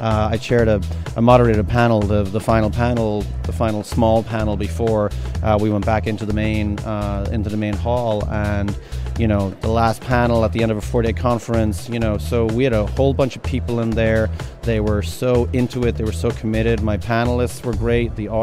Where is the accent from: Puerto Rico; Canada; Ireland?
Ireland; moved away as an adult; now in United States; Well, obviously, I'm not from Alabama. I'm from Ireland. I came here 20 years ago.